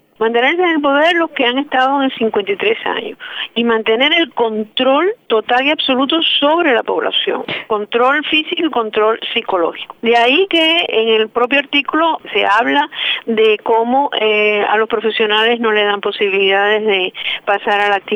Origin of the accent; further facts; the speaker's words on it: Cuba; Y nosotros somos caribeños, somos americanos, somos contemporáneos, somos un país muy joven